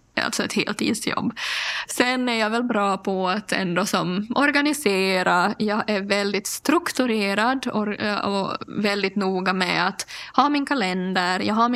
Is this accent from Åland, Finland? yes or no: no; Pedersöre, Ostrobothnia, Finland; Alltså jag är ju bondflickan från Pedersöre som...